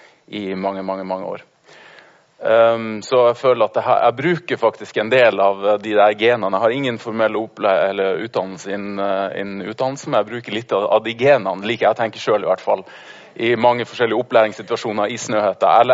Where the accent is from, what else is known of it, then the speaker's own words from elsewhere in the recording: Alta, Finnmark, Norway; jeg kommer fra Alta i Finnmark.